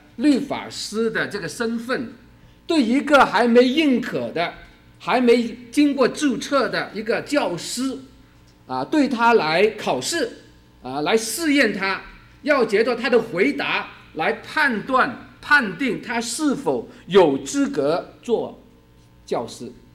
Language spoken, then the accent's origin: Chinese; China; 我们中国人呢，看看你不认识。